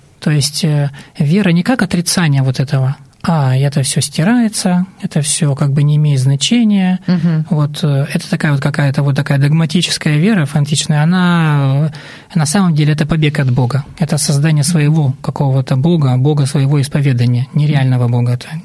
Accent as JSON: {"language": "Russian", "region": "Far East", "country": "Russia", "said": "Я сам с Дальнего Востока"}